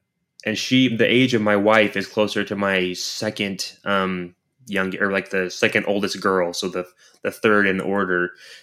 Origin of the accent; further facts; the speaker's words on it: Idaho, United States; now in Utah, United States; Just saying, I grew up in Idaho and then I came down to Utah to go to school, BYU in Provo.